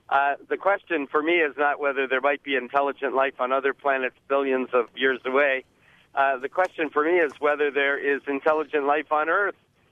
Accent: Thunder Bay, Ontario, Canada; I'm from Thunder Bay, Ontario, Canada.

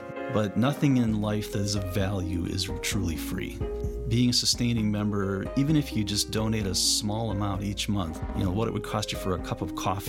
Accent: Milwaukee, Wisconsin, United States; from Milwaukee, Wisconsin.

